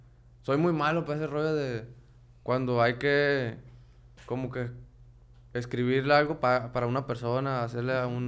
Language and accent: Spanish; La Paz, Baja California Sur, Mexico; born there; now in Culiacán, Mexico; Sí, yo nací en La Baja, en La Paz.